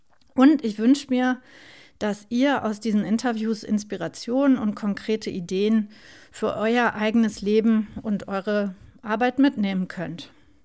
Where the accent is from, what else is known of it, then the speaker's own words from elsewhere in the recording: Bochum, North Rhine-Westphalia, Germany; wie ihr vielleicht hört, bin ich im Ruhrgebiet aufgewachsen, und zwar in Bochum.